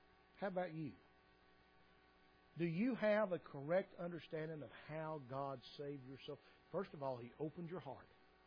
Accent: United States; accent: hillbilly; are there hillbillies that live there that understand and follow my accent?

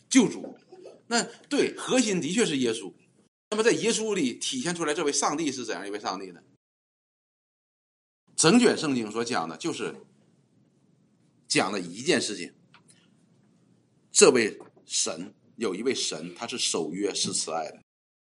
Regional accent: Northeast China, China; 我们东北人呢吃一种菜叫酸菜

